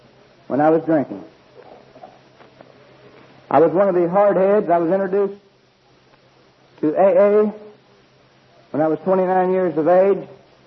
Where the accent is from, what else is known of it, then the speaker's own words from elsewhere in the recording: Louisville, Kentucky, United States; I am an alcoholic from Louisville, Kentucky.